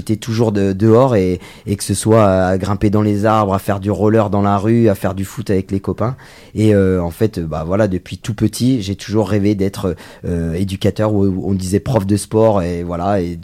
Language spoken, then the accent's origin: French; Crépy, France; j'ai 38 ans, j'ai deux enfants, je suis originaire de Crépy depuis toujours.